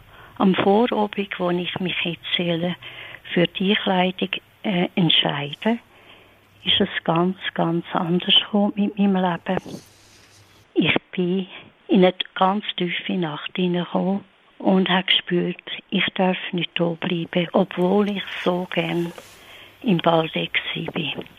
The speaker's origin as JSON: {"language": "German", "town": "Rieden", "region": "St. Gallen", "country": "Switzerland", "tie": "born or raised there", "said": "Im Laufe der Zeit habe ich dürfen in meinem Heimatort Rieden, St. Gallen, habe ich dürfen auch mit vielen Ordensleuten zusammenkommen"}